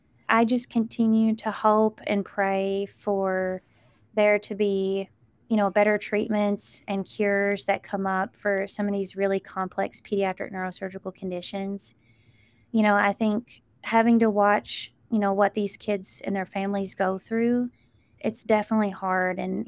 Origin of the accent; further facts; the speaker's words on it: Kentucky, United States; I'm a native of Kentucky and I know the people here. You know, I grew up in Eastern Kentucky